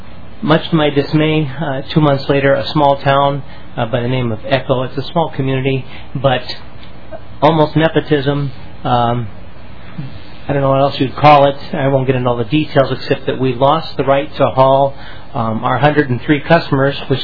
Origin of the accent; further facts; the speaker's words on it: Willmar, Minnesota, United States; from Wilmer, Minnesota. We are in a smaller area of the state, more of a rural area, smaller communities.